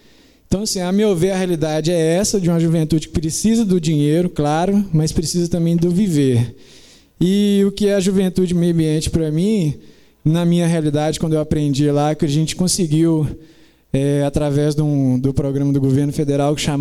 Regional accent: Sabará, Minas Gerais, Brazil; Bom, eu sou de Sabará, Minas Gerais, para quem não conhece.

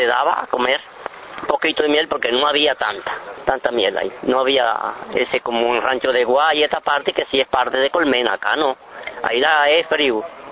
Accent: La Habanita, Santiago de Cuba, Cuba; also born or lived in Los Machitos; 7 años ya tenía yo, en La Habanita. Yo nací en Los Machitos y me crié en La Habanita.

